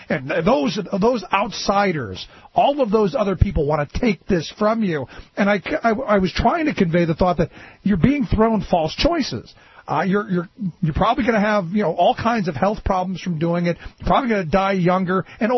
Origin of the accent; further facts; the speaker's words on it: Cleveland, Ohio, United States; I grew up in Cleveland, which is relatively flat